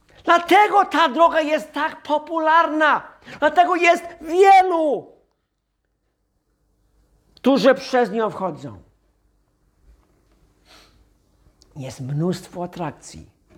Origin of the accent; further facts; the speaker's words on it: Texas, United States; Jestem z Teksasu. Lubimy bardzo przestronne drogi. Nasze ulice osiedlowe wyglądają jak autostrady w Polsce, nie? Takie szerokie!